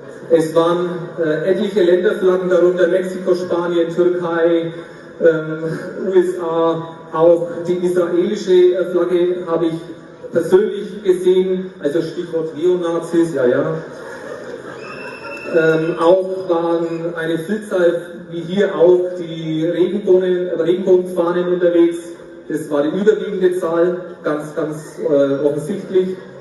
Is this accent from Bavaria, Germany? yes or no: yes; Bavaria, Germany; accent: Middle Franconian; Falls ab und zu mal meine mittelfränkische Mundart ein bisschen durchschlägt, ich bitte das zu verzeihen.